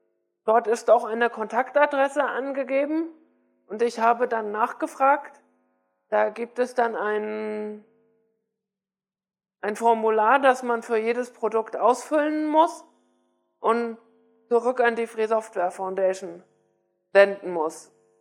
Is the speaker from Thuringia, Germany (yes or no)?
no; Hamburg, Germany; dass es in meiner Heimatstadt Hamburg